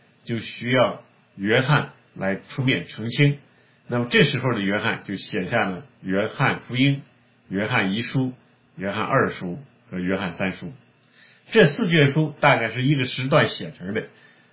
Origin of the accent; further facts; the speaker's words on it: northern China, China; 那我是北方人，我没打过鱼